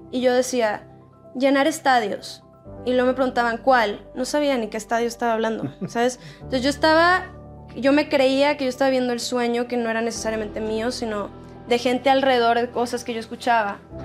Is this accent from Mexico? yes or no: yes; Monterrey, Nuevo León, Mexico; now in Los Angeles, United States; yo nací en Monterrey con mi papá, mi mamá y mis dos hermanos, que son más chiquitos que yo.